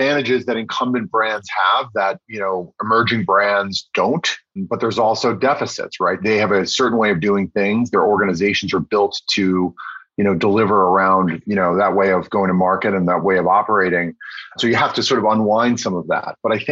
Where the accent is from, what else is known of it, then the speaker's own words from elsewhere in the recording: New York, United States; I am from Long Island in New York.